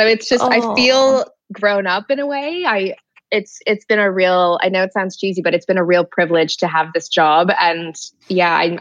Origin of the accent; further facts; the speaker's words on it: Canada; now in London, United Kingdom; And I'm originally from Canada, for those people listening, but I live in London. I moved here probably 10 years ago, something like that.